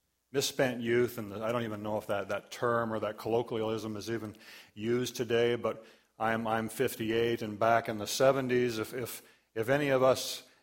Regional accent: Guelph, Ontario, Canada; I was raised in Guelph.

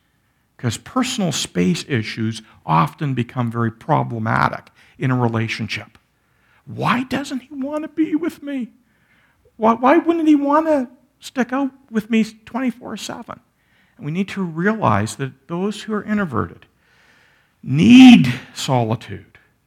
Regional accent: Toronto, Ontario, Canada; You know, I know I grew up in Toronto, and I have a lot of friends and peers in the Toronto area.

